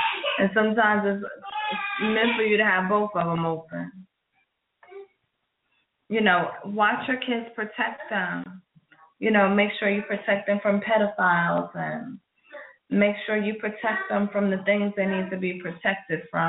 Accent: New York, United States; moved away; I'm from New York. That's, you know, New York is where I'm from.

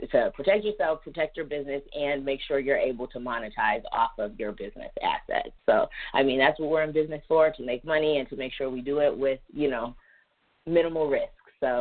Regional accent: Boston, Massachusetts, United States; I definitely wanted to attend an HBCU after growing up in Boston. It's very white.

